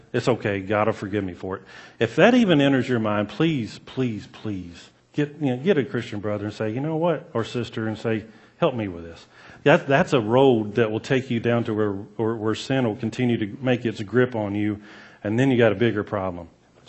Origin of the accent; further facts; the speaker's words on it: the South, United States; I grew up in the South. My dad was a Southern Baptist preacher for 30-something years.